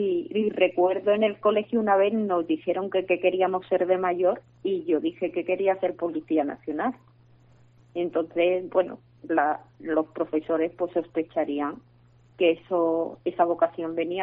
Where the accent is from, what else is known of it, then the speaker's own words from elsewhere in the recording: Bilbao, Basque Country, Spain; born there; nos tendríamos que ir, sobre todo de mi tierra. Yo soy nacida allí en Bilbao.